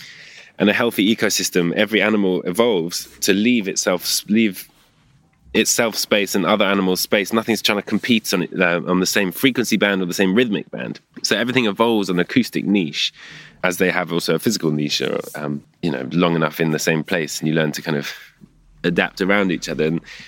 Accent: England, United Kingdom; I think it's just the fact that I'm English and grew up here

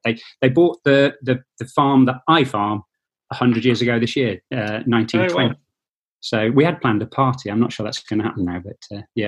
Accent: Shifnal, West Midlands, United Kingdom; We're from Shifnal, eastern Shropshire.

